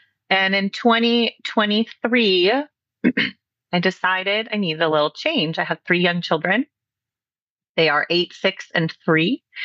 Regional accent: New York, United States; I grew up in Central New York in the Finger Lakes region, and I went to Cornell University.

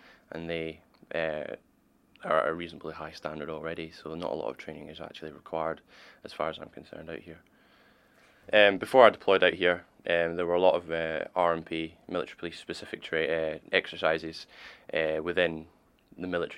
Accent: Larbert, Scotland, United Kingdom; I'm 21 years old. I'm from Larbert in central Scotland.

